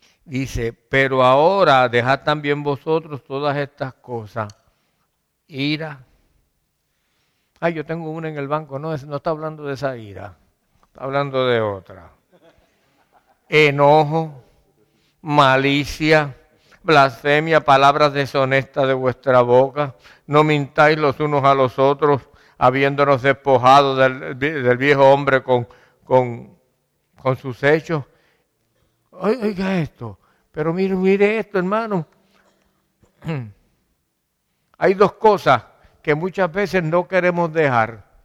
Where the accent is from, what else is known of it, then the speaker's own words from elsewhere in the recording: Caguas, Puerto Rico; now in United States; cada vez que paso por ese sitio, que no es aquí en Estados Unidos, es mi pueblo, ¿verdad? La capital del mundo. Si no lo sabían, Caguas es la capital.